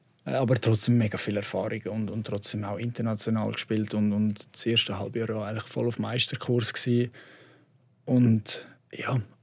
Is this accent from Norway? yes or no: no; Brugg, Aargau, Switzerland; Weil ich bin ja aus Brugg, eigentlich, ja, jeder in Brugg war GC-Fan.